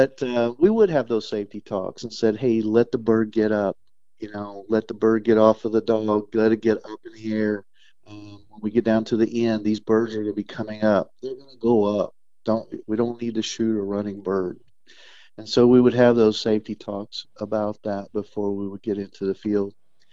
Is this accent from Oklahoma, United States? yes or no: yes; Guymon, Oklahoma, United States; But yeah, so I grew up out in the Hooker, Guymon area, if you know where that's at.